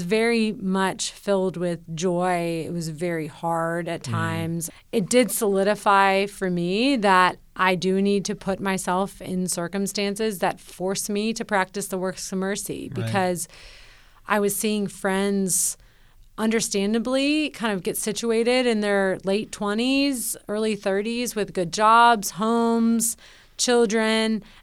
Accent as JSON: {"language": "English", "town": "Nashville", "region": "Tennessee", "country": "United States", "tie": "born or raised there", "said": "So when I moved back to Nashville, my hometown, I didn't know of a job that I was really that interested"}